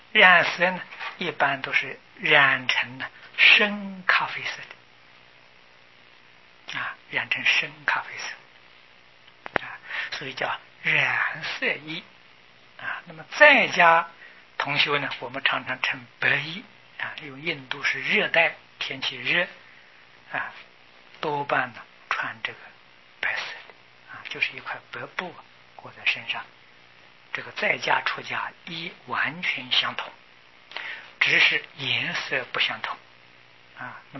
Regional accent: China; also born or lived in Japan; 因为从前小时候在大陆啊，没有注意这些事情啊

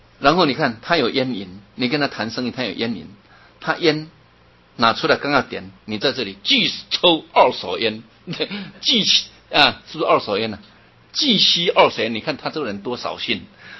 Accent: Taiwan; 我们台湾话有一句话说得很好

